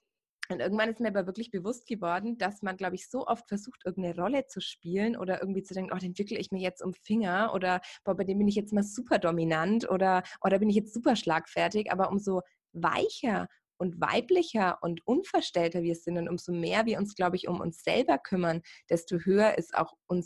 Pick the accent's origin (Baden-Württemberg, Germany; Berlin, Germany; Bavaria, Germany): Bavaria, Germany; Bamberg; now in Munich, Germany; ich habe ja auch mein ganzes Umfeld eigentlich eher da, wo ich herkomme, eben aus der Bamberger Region da oben bei Nürnberg. Da ist meine Familie, da sind meine Freunde, da ist irgendwie mein ganzes soziales Leben.